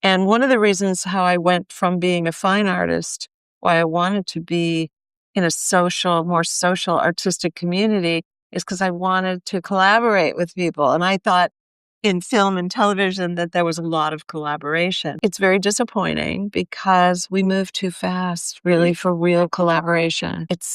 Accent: Cleveland, Ohio, United States; I grew up in Cleveland, Ohio. I had a great museum and my mom used to take me there.

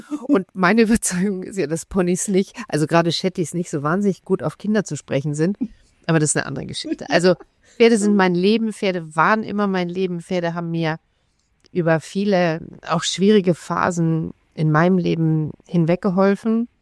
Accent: Essen, North Rhine-Westphalia, Germany; ich bin in einer Familie in Essen groß geworden.

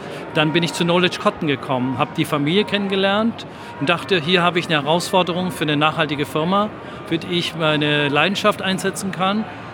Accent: Baden-Württemberg, Germany; ich bin im Schwabenland groß geworden, da ist halt eine andere Mentalität nochmal in Baden-Württemberg

